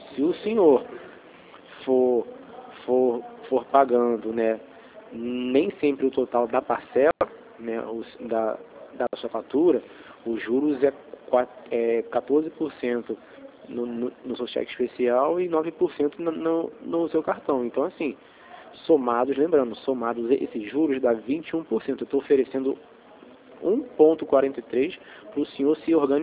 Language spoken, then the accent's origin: Portuguese; Rio de Janeiro, Brazil; Na verdade, eu sou aqui do centro do Rio.